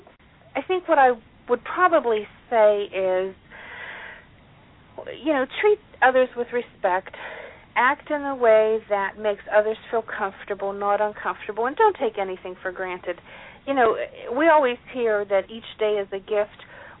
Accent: Pennsylvania, United States; here I sit in, you know, southwestern Pennsylvania, in my home, in my hometown

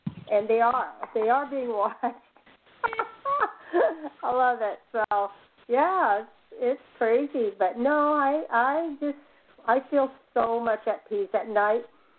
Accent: California, United States; I grew up in the Bay Area in California, where, you know, it's a higher middle class, you know, income

